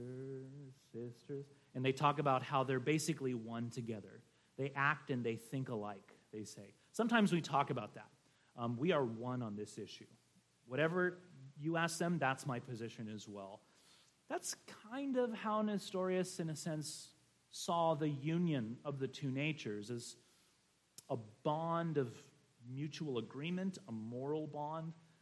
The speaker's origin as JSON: {"language": "English", "region": "California", "country": "United States", "tie": "born or raised there", "said": "I grew up in Coachella Valley in California with a ton of migrant worker kids."}